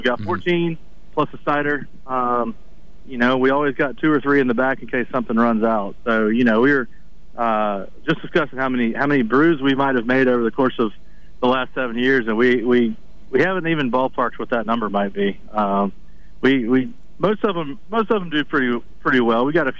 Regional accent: Mobile, Alabama, United States; And then I'm from Mobile, so we moved back down this way with the hopes of actually opening our own brewery because it was still pretty new in Alabama.

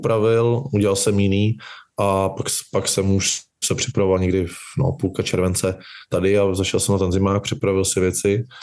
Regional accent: Plzeň, Plzeň Region, Czechia; prostě jsem Plzeňák a nerad utíkám z problémů

